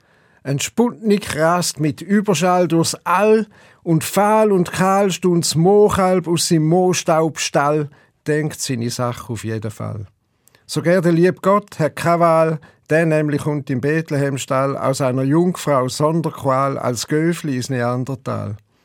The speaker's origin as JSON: {"language": "German", "town": "Rorschach", "region": "St. Gallen", "country": "Switzerland", "tie": "born or raised there", "accent": "St. Gallen dialect", "said": "mein Dialekt ist ein St. Galler Dialekt, aber nicht ein reiner Stadt-St. Galler-Dialekt, sondern ein Dialekt von Rorschach und Umgebung. Das ist ja die Grenze zum Rintel. Ich fühle mich eigentlich als Unterrintler. So bin ich aufgewachsen."}